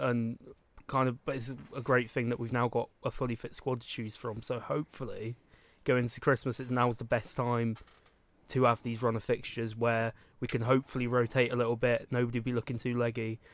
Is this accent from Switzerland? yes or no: no; South West England, United Kingdom; Growing up in Cornwall, it was like a lot of my experiences from Orient were listening to him on the Orient Player